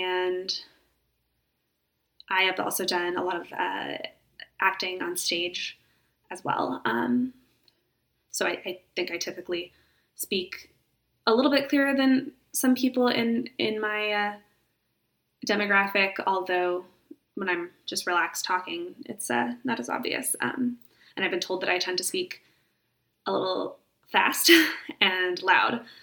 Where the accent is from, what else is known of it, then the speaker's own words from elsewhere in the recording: Castro Valley, California, United States; moved away as an adult; I was born in the East Bay, East San Francisco Bay Area, in a town called Castro Valley, and I lived there until I went to college when I was 18.